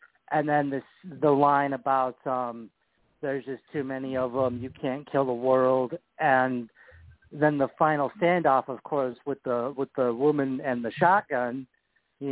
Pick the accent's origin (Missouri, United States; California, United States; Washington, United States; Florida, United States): Washington, United States; So I had rented the movie from a library in my hometown back in Washington.